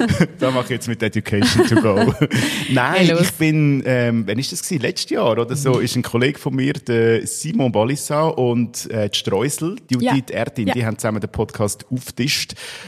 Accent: Aargau, Switzerland; bin so durchs Fricktal, meine alte Heimat durchgefahren

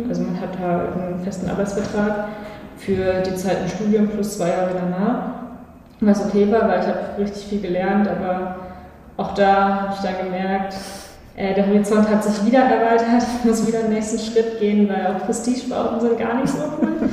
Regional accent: North Rhine-Westphalia, Germany; bin ich im ländlichen Raum in Nordrhein-Westfalen groß geworden. Klassische Einfamilienhaus-Situation

